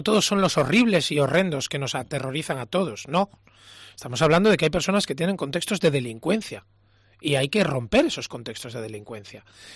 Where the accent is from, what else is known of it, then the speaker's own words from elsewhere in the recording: Cantabria, Spain; quiero recalcar que somos cántabros, que amamos esta tierra